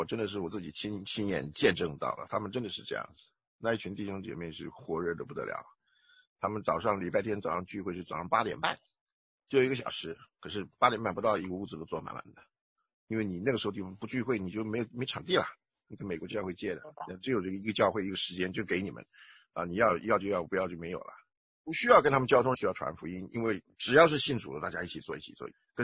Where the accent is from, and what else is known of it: China